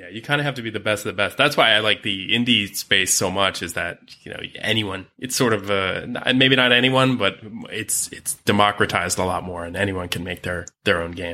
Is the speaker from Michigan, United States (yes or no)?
no; New Jersey, United States; I'm actually from outside of Philadelphia as well, so I had no idea. Very cool. I'm from South Jersey though, so maybe a little further outside than you.